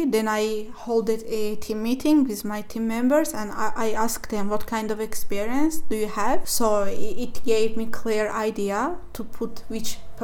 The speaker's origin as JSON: {"language": "English", "country": "Azerbaijan", "second_language": "English", "said": "I am from Azerbaijan"}